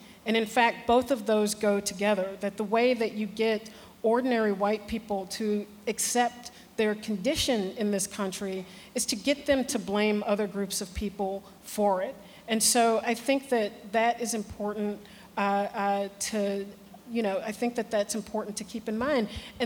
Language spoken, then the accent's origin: English; Chicago, Illinois, United States; and I'm from Chicago, which is why it's a reference point for me